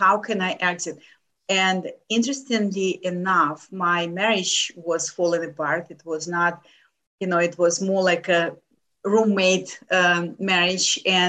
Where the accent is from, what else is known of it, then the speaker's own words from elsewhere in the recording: Lithuania; English is a second language; now in United States; I came from from Lithuania to the United States over 30 years ago, not speaking English.